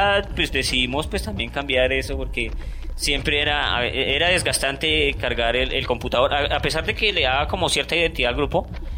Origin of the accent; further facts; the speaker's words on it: Tunja, Boyacá, Colombia; now in Bogotá, Colombia; Sí, yo soy de Tunja. Pero ya llevo aquí 8 años, entonces.